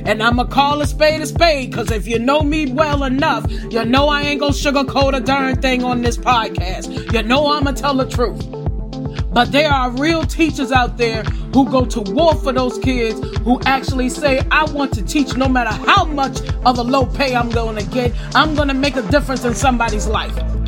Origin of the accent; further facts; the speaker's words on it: Farmville, Virginia, United States; I spent 3 years as a substitute teacher back in my hometown of Farmville for Prince Edward County.